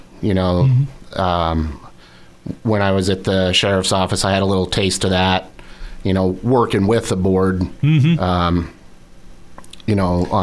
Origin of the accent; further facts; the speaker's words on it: Ogden, Iowa, United States; I was born and raised there in Ogden.